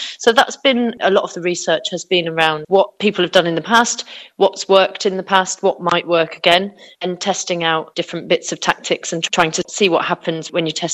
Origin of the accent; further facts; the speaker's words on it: United Kingdom; my experience as a British person